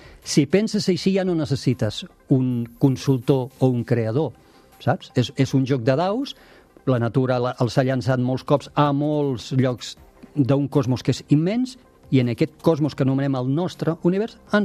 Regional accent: Tarragona, Catalonia, Spain; jo sóc de Tarragona, però vaig agafar Barcelona per fer la comparativa

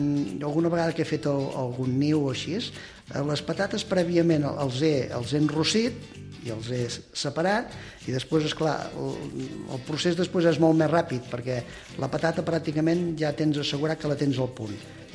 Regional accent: Cruïlles, Catalonia, Spain; now in La Bisbal, Spain; Jo estic a la Bisbal, però sóc de Cruïlles, no?

